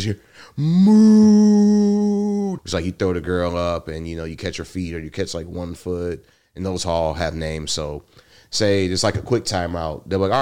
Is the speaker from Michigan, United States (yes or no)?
yes; Detroit, Michigan, United States; moved away as an adult; Born, raised, was there until I went to college, University of Michigan.